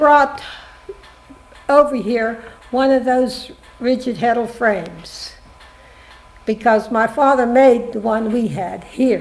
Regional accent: Reevesville, West Virginia, United States; also born or lived in Pennsylvania; I was born in Pennsylvania. Then we moved to West Virginia around the Fairmont area. And the first community that we lived in was Reevesville. That's near Fairmont.

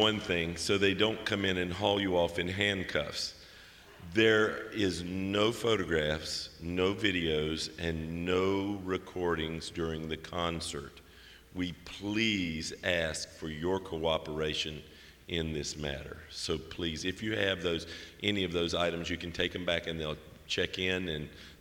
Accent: Charleston, West Virginia, United States; We have Mountain Stage in my hometown of Charleston

